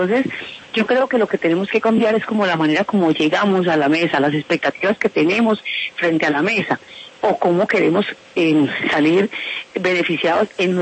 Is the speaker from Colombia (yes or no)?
yes; Colombia; Yo me siento muy orgullosa como colombiana